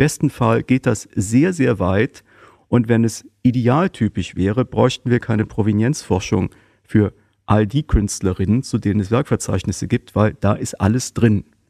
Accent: North Rhine-Westphalia, Germany; ich komme aus dem Rheinland, aus einer Stadt am Stadtrand von Köln.

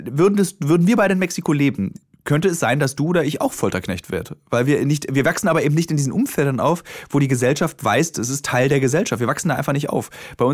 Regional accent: East Germany, Germany; ich bin in der DDR aufgewachsen, ich hatte Russisch in der Schule

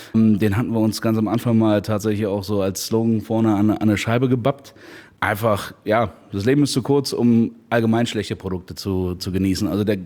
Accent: Trier, Rhineland-Palatinate, Germany; also born or lived in Berlin / Hamburg; Ich bin tatsächlich gebürtig hier aus Trier.

